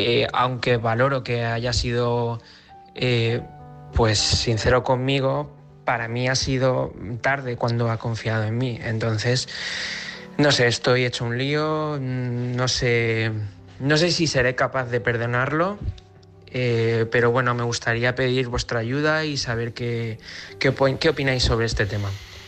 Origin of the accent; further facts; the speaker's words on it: Cuenca, Castilla-La Mancha, Spain; soy de Cuenca y bueno, quería contaros mi historia.